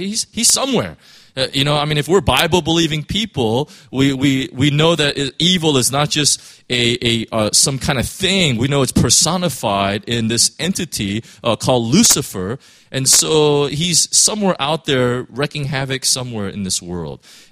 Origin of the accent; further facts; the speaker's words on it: Los Angeles, California, United States; I come from Los Angeles.